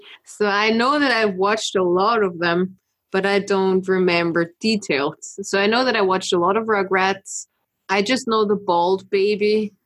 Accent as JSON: {"language": "English", "country": "Austria", "second_language": "English", "said": "I'm from Austria. I don't know if you've noticed that already."}